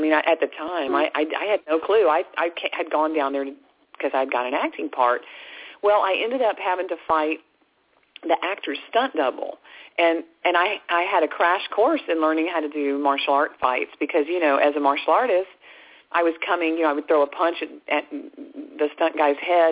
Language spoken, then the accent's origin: English; Pensacola, Florida, United States; moved away as an adult; now in Los Angeles, United States; I moved out to Los Angeles. I grew up in Pensacola, Florida. And I moved out to L.A. In the early 1980s.